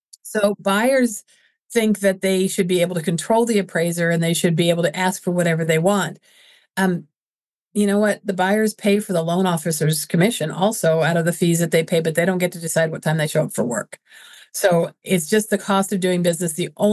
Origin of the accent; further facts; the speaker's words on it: Indiana, United States; now in Minnesota, United States; I grew up in Indiana, so I've been to Kings Island many, many times.